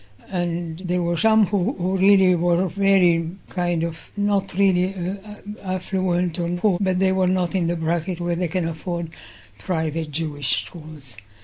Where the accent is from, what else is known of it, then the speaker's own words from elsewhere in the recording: Baghdad, Baghdad Governorate, Iraq; born there; first language Arabic; English is a second language; I was born in Baghdad